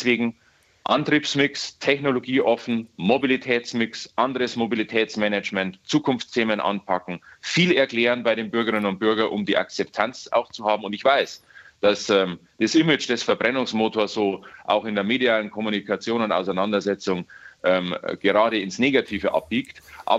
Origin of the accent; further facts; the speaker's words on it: Germany; wir müssen uns als Deutsche schon auch auf unsere Kernqualitäten und unsere Kräfte konzentrieren